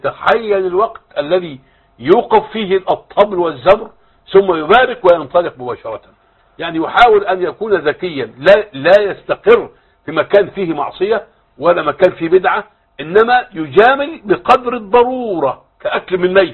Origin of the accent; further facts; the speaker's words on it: Egypt; طالما أنه سيرث عندنا في مصر يرث